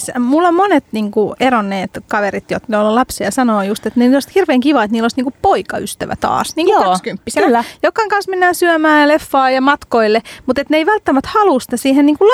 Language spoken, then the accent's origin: Finnish; Hungary; first language Hungarian; Finnish is a second language; kun me vielä puhutaan unkariksi, unkari on mun äidinkieli ja mun lasten kieli silloin, kun ne kommunikoi mun kanssa